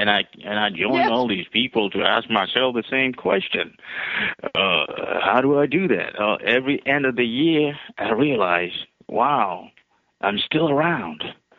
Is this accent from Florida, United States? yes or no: yes; Orlando, Florida, United States; Home is Orlando, yeah.